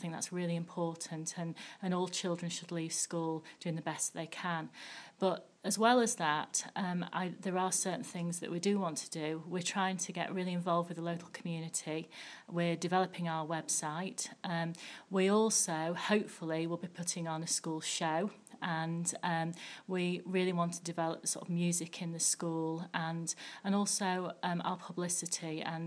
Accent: Yorkshire and the Humber, United Kingdom; I come from North Yorkshire and currently live in Knaresborough

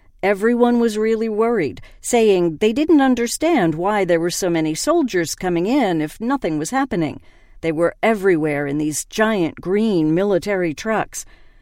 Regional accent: Canada; I was born and raised in Canada. My parents left Kashmir during the 1990s because it wasn't safe then. But now we try to come back every year.

